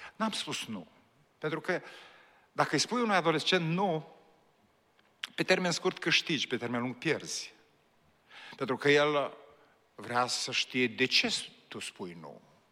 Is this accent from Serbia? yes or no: no; Bucovina, Romania; Eu vin din Bucovina, am copilărit în Bucovina